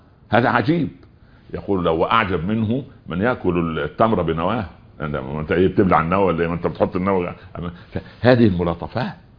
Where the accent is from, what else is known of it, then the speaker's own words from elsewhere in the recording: Upper Egypt, Egypt; او زي ما يقولوا الشوام وعندنا في الصعيد طنجرة وليجد غطاها